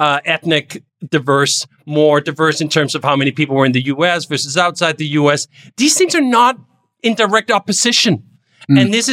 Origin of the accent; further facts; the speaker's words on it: Denmark; English is a second language; now in United States; I came from Denmark, a society that has a broad safety net and does a bunch of things to level the playing field however you want.